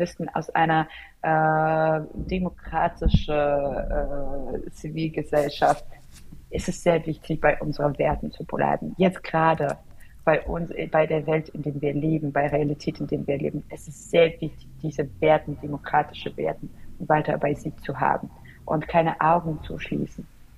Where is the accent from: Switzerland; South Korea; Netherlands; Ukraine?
Ukraine; German is a second language; Bei uns in der Ukraine gibt es eine App, das heißt Zrada.